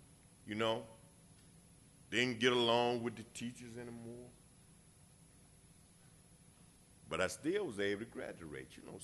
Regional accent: Atlanta, Georgia, United States; born there; I was born in Atlanta, Georgia. I'm a Grady baby.

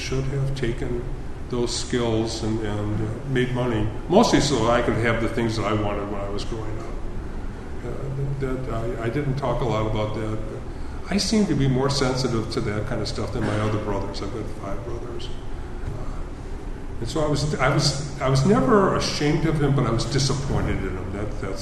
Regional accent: Ireland; I'm Irish.

